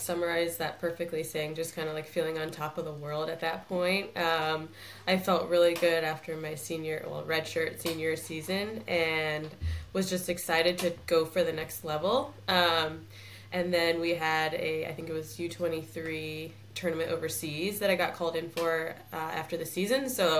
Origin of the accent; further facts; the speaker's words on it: Chicago, Illinois, United States; but like, I'm from Chicago, so I was like, you know, pretty comfortable.